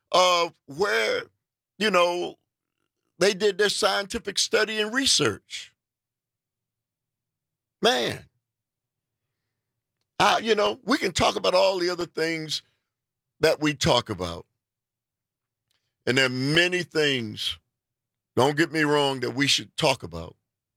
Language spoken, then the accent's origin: English; United States; I'm an American just like you are.